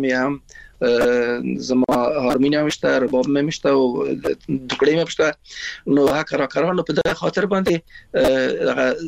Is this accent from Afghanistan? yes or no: yes; Afghanistan; moved away as an adult; موږ شو ویل چې موږ د افغانستان راغلی یو، نو ایران راغلی مو